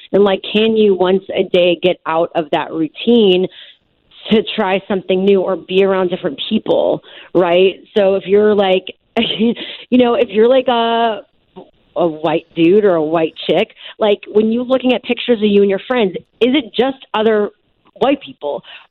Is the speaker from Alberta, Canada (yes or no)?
no; Montreal, Quebec, Canada; I grew up in Montreal, so I lived in a part of the city near downtown